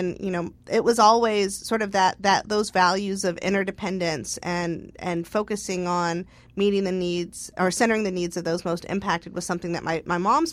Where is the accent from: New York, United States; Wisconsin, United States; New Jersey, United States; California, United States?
California, United States; And growing up in the Bay Area in the 1980s, and seeing the literal immersion of AIDS